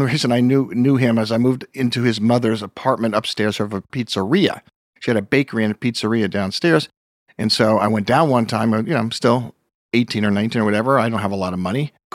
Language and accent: English; Pleasantville, New York, United States; I grew up in Pleasantville, New York, which sounds cliche-ish, but it is very pleasant.